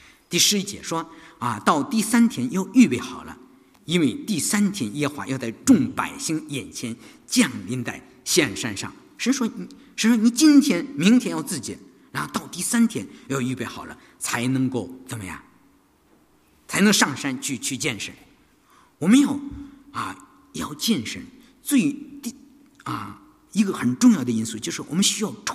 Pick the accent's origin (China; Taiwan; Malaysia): China; 我们中国人常常的啊，很容易对别人评头论足，说长道短，是吧？